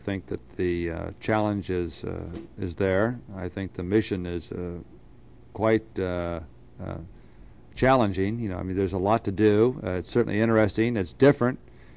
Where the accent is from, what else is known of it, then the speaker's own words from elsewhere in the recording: Milwaukee, Wisconsin, United States; also born or lived in Ohio; I was born in Ohio, but spent most of my life in Milwaukee, Wisconsin, where I claim home.